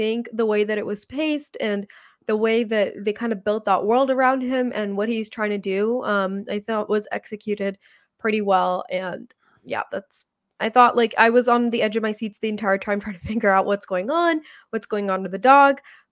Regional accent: India; I grew up in India. I lived there for 6 years.

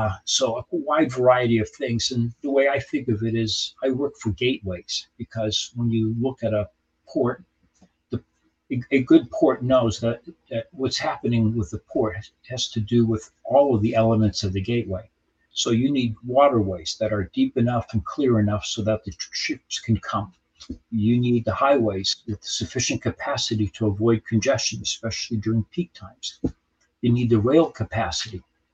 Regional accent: Rio de Janeiro, Brazil; moved away as an adult; now in United States; I was born in the U.S., but I grew up in Brazil, in Rio de Janeiro. And I came back to go to school

